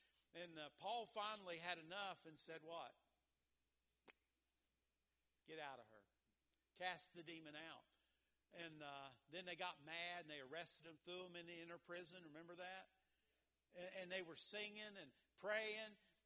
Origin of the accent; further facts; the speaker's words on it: West Virginia, United States; I'm from West Virginia. So we got Philippi, we got Philippi.